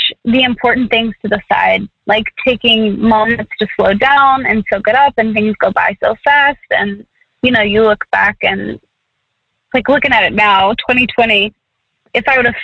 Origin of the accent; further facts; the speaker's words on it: the South, United States; I'm from the South, y'all. I say things like y'all.